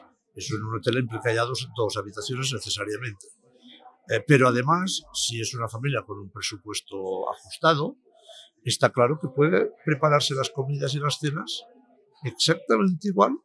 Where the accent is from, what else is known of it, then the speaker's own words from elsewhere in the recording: Palma, Balearic Islands, Spain; Tenemos ejemplos en mi tierra, pues en Palma de Mallorca